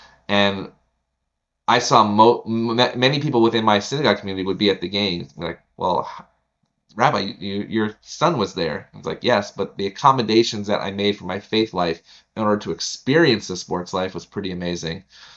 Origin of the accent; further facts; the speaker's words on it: Syracuse, New York, United States; now in Los Angeles, United States; Yeah, so I grew up in Syracuse, New York in the 80s and 90s.